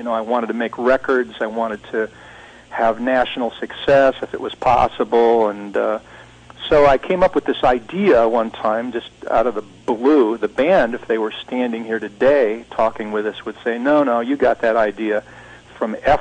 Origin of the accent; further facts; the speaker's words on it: Union Gap, Washington, United States; That's after a town in the state of Washington where I grew up in the Yakima Valley.